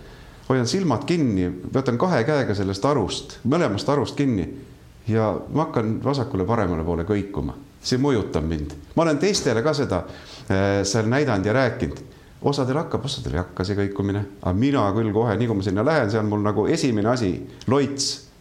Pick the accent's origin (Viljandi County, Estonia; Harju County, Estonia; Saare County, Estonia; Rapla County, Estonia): Saare County, Estonia; born there; now in Tartu, Estonia; Ma olen näiteks Saaremalt oma sünnikodus toonud kadakad ja istutan siin Tartusse.